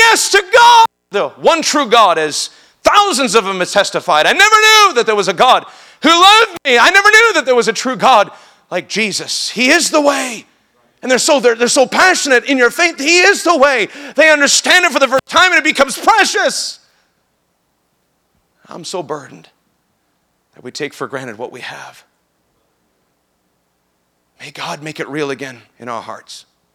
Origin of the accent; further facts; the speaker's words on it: New York, United States; I am from New York, so I don't know if you can take me serious or not. Originally, I'm from New York.